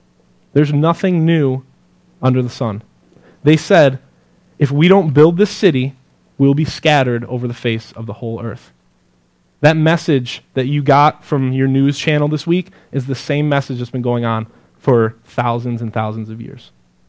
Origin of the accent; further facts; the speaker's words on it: Elmira, New York, United States; I was back in my hometown in Elmira.